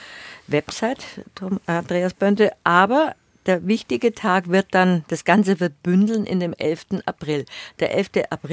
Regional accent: Munich, Bavaria, Germany; So lebe ich als Jude in Bayern, als Münchner.

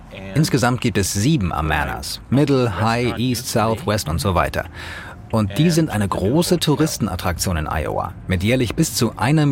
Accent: Hanau, Hesse, Germany; vor den Toren meiner Heimatstadt Hanau in Hessen.

